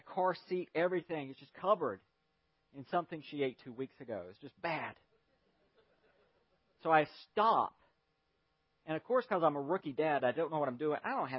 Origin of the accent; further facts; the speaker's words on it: North Carolina, United States; I grew up in North Carolina, and one of the most celebrated things in North Carolina was the Lost Colony.